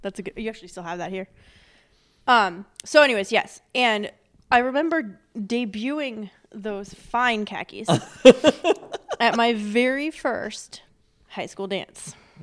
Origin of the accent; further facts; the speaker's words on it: Renton, Washington, United States; I was from Renton. I was very much out of place. I was there on academic scholarship.